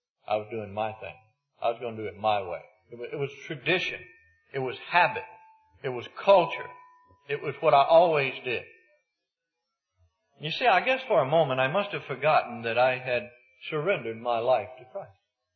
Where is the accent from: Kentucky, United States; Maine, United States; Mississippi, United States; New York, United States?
Mississippi, United States; I was up in northern Ontario, and I was from Mississippi. I always went hunting in the fall